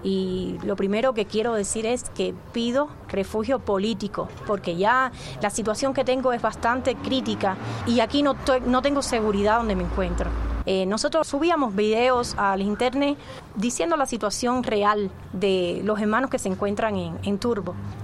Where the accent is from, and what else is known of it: Cuba